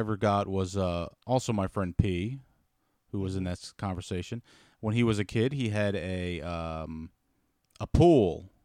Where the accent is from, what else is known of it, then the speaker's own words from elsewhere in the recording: Maryland, United States; It could just be that we're from Maryland and the Maryland white people love hot tubs.